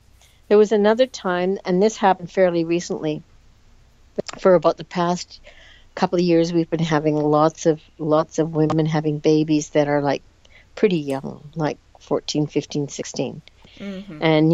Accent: Canada; because I come from Canada and I speak a little bit different

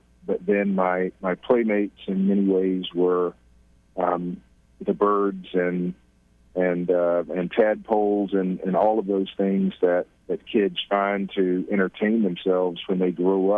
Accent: Edgefield, South Carolina, United States; Edgefield, South Carolina, which a lot of people have probably not heard

